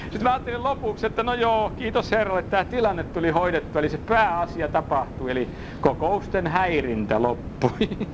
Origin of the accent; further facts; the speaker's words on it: Häme, Finland; Minä olen Hämeestä